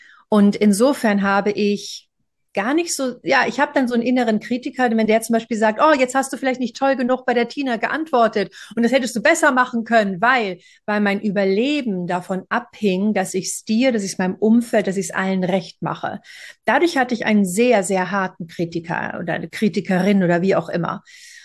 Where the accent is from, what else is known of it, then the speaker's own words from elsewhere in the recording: Seville, Andalusia, Spain; deswegen bin ich nach Spanien ausgewandert, in meine Heimat, Sevilla, und wohne hier jetzt seit 2 Jahren.